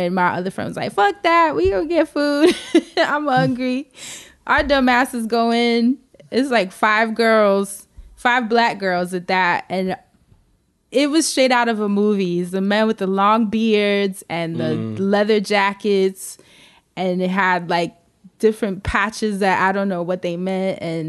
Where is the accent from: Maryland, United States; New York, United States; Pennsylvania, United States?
New York, United States; You know, I'm coming from Harlem.